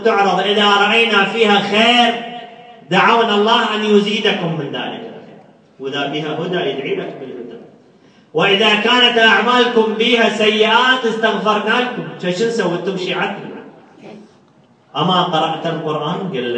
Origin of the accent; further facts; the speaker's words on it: Nasiriyah, Dhi Qar, Iraq; هسه خاف أقول ناصرية وتقول هذا عنصري لأن أنا من الناصرية